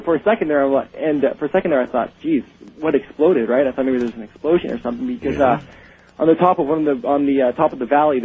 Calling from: Edmonton, Alberta, Canada; First time caller. I'm calling from Edmonton, Alberta.

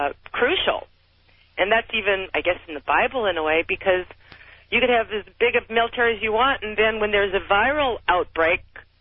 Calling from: New Orleans, Louisiana, United States; New Orleans.

